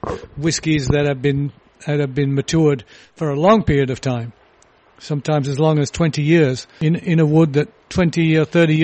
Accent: United Kingdom; I grew up in the United Kingdom

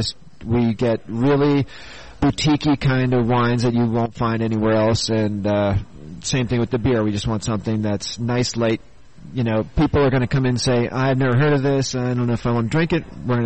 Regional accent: Boston, Massachusetts, United States; Well, I am from Boston originally, so I think that my loyalty has to lie East Coast.

